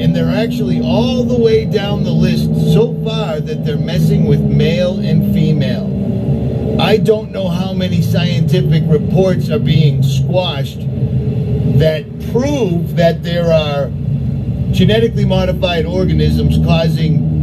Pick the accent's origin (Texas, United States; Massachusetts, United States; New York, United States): Massachusetts, United States; Lynn; I'm from Lynn, Massachusetts. I grew up on Arlington Street. I lived on Haviland Ave, 62 Haviland Ave, for like 18 years.